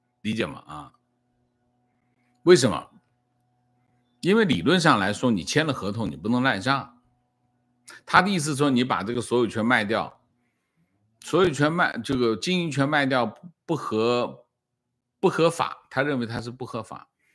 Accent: Hong Kong; 我也是香港人。

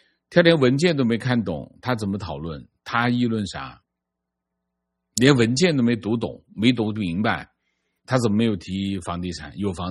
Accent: China; 我也是中国人，我真心热爱这片土地，

